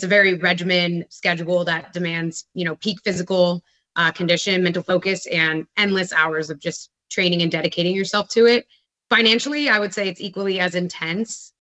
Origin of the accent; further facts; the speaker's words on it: Florida, United States; I grew up in Florida, born in South Florida, and I had five older siblings.